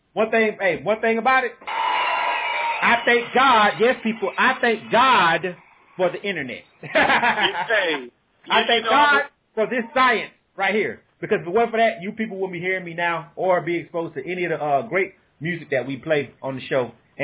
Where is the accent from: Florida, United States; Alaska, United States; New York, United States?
Florida, United States; Panama City; I'm from Panama City, Florida.